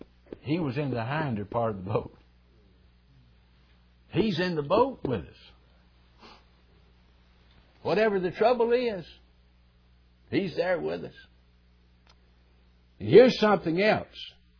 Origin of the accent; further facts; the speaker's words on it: United States; thank God that I am an American. Live in the good old USA.